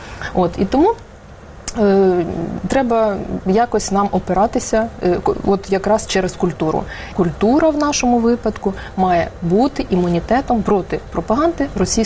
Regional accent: Kyiv, Ukraine; ми, кияни, начебто, ті люди, які більше можливостей мають їздити кудись

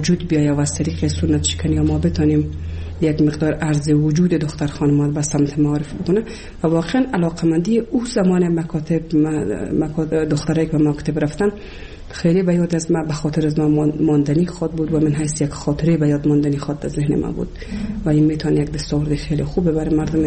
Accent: Kabul, Afghanistan; also born or lived in Shibar; در سال 1356 در یک خانواده روشن فکر من در ولایت کابل به دنیا آمدم و تحصیلات خودم در کابل و پایان رسادم تا صنف 12

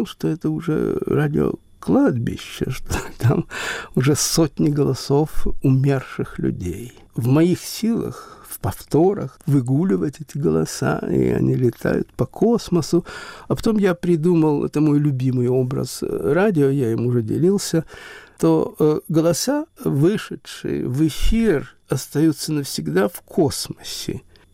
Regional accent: Chernivtsi, Chernivtsi Oblast, Ukraine; я вырос в Западной Украине, в городе Черновцы. Это бывшая Австрия, после Королевства Румынии, после Советский Союз, теперь, наконец, Украина.

